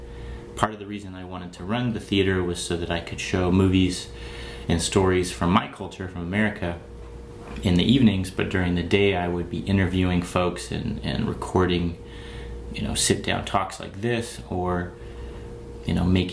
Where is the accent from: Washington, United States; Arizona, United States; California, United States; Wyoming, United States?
Wyoming, United States; Worland; also born or lived in Taipei, Taiwan; Well, I was born and raised in Worland, Wyoming, small town of about 5,000 people.